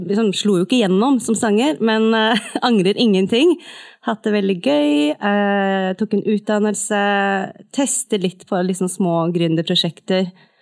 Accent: Tromsø, Troms, Norway; also born or lived in Seoul, South Korea; jeg vokste opp I Tromsø, født I Sør-Korea, Seoul, adoptert, som de fleste fra Korea, tror jeg, som vokste opp I Tromsø.

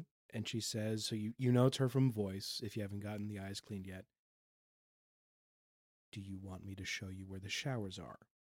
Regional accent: New York, United States; I'm from Long Island. I've never been to the outdoors.

